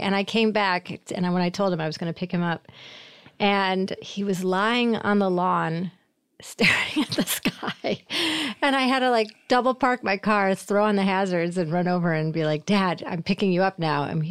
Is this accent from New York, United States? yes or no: yes; Syracuse, New York, United States; And I'm from Syracuse. So New York, which is like Chicago adjacent. I mean, it's more Midwest than it is East Coast.